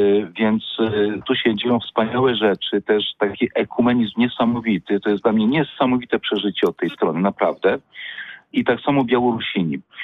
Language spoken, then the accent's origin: Polish; Lublin, Lublin Voivodeship, Poland; Proszę, jestem z Lublina pochodzę.